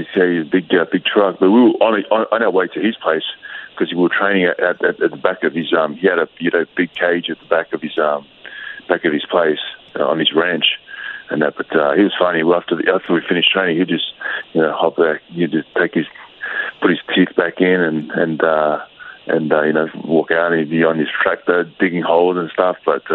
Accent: Australia; Oh shit, sorry, man, I'm from Australia.

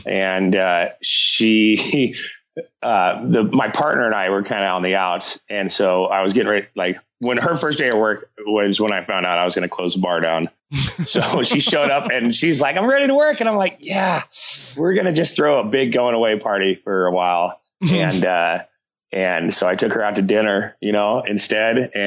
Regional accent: Boise, Idaho, United States; I was born and raised here in Boise, Idaho, back when it was, a really small town.

